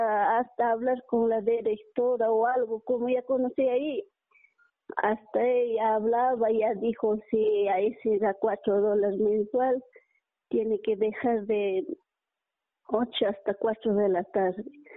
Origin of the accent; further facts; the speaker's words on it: Riobamba, Chimborazo, Ecuador; Yo soy de Riobamba, yo tengo 45 años.